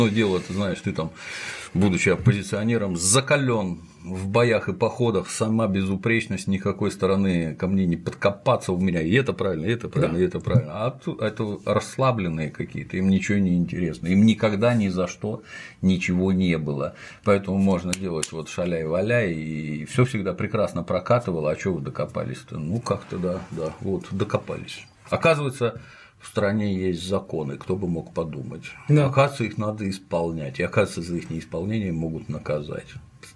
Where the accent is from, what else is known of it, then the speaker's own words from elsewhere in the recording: Crimea, Ukraine; Я сама крымчанка, дочь офицера.